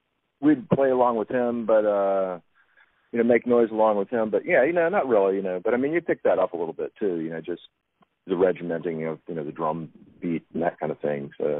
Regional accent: Arlington, Virginia, United States; also born or lived in Washington, D.C. / Falls Church; Okay. Well, I'm from Washington, D.C., and born and raised in Northern Virginia, Arlington primarily, and Falls Church.

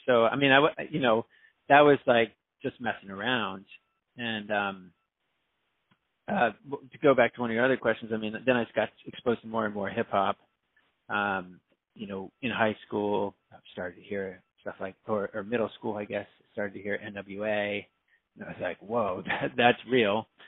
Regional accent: Virginia, United States; Like, I guess bringing it back to growing up in Northern Virginia, there was no shortage of great musicians everywhere.

